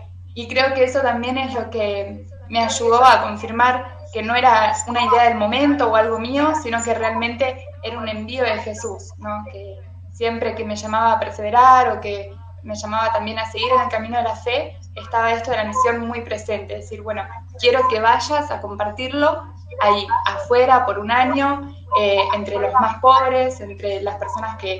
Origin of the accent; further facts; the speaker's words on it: Rufino, Santa Fe, Argentina; de Rufino Santa Fe, y sentí el llamado a misionar cuando tenía 15 años